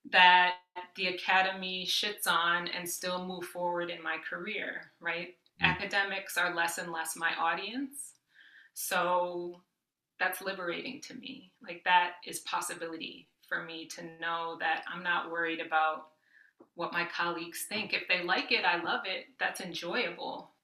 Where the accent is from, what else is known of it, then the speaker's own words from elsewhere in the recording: Midwest, United States; I grew up working class in the Midwest, you know, where everything was kind of a struggle.